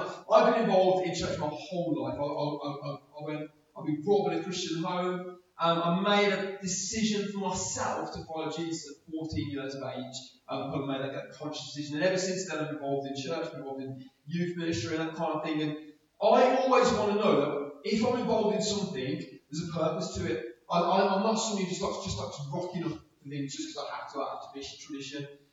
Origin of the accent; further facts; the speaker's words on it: Birmingham, West Midlands, United Kingdom; I'm a leader from Birmingham. I'm a Birmingham City fan